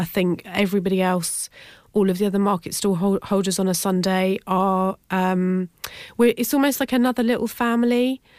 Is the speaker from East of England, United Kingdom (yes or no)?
yes; Cambridge, East of England, United Kingdom; I grew up in Cambridge.